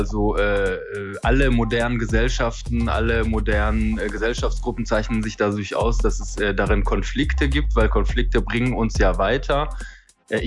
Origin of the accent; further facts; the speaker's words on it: Cologne, North Rhine-Westphalia, Germany; Ich komme aus Köln.